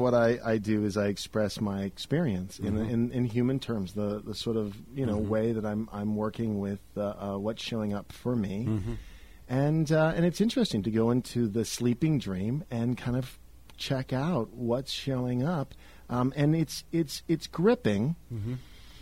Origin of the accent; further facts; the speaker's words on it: San Francisco, California, United States; now in Los Angeles, United States; Yeah, I mean, I'm from San Francisco, so it's a very typical San Francisco Golden Gate Park